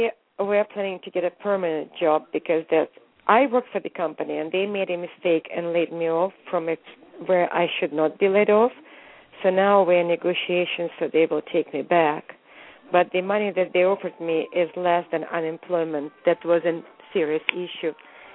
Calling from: California, United States; I'm calling from California.

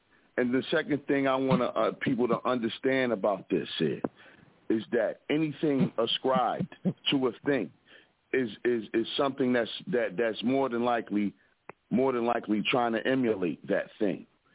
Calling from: Philadelphia, Pennsylvania, United States; Everybody got to know that I'm calling from the Broad Street Bully side of Philadelphia

